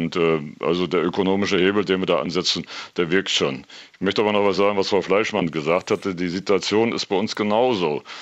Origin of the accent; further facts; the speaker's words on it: Thuringia, Germany; Bei uns in Thüringen sind es eben Erfurt, Weimar, ist alles nicht so groß, die Städte